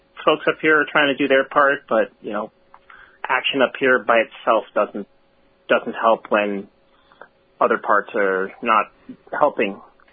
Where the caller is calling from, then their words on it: Vancouver, British Columbia, Canada; Vancouver.